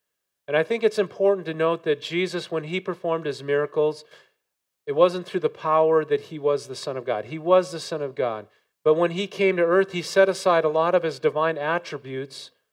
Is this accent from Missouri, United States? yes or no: no; North Dakota, United States; accent: northern; North Dakota. Okay, North Dakota, there, does that help you out there? Do I sound a little, get back my northern accent a little bit?